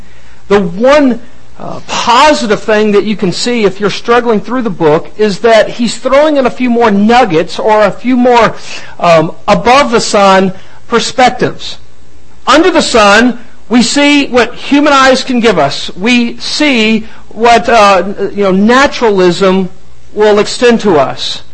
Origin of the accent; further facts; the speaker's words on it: Texas, United States; I'm from Texas, and bigger is better, and more is absolutely wonderful.